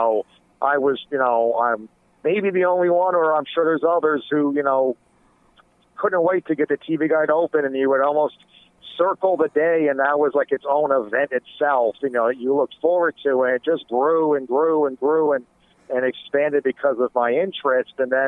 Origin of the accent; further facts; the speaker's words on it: New York, United States; Growing up in New York, there was a station that originated the Yule Log